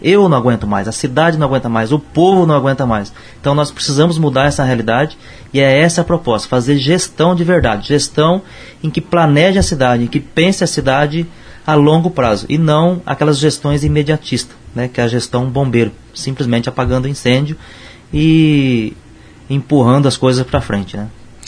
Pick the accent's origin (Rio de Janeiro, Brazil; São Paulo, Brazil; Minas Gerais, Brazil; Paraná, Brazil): Paraná, Brazil; Paiçandu; A minha família chegou ali no Distrito de Água Boa em 1957. Então, Água Boa é a minha terra, onde eu nasci, né, em Paissandu, nossa cidade.